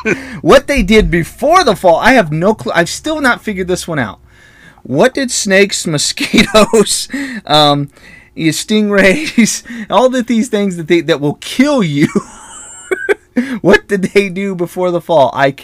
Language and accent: English; Indiana, United States; I grew up in Southern Indiana as a kid, from like kindergarten to, I don't know, fifth, sixth grade, something like that.